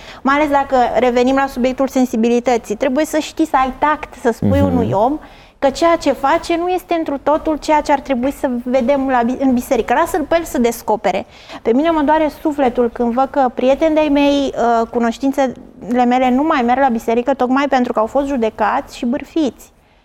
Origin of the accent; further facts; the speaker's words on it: Italy; Noi am crescut în Italia, acolo erau mai multe biserici adventiste, neoprotestante